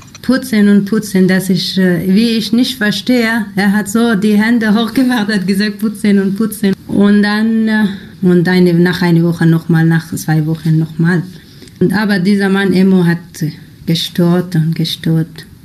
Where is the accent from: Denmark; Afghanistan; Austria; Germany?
Afghanistan; German is a second language; ich komme aus Afghanistan